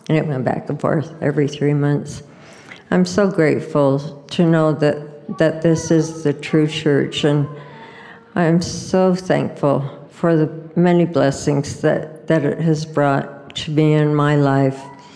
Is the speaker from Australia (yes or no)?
no; Montreal, Quebec, Canada; I'm from Montreal, Quebec. And at the time, the mission the mission home was in Toronto, Ontario.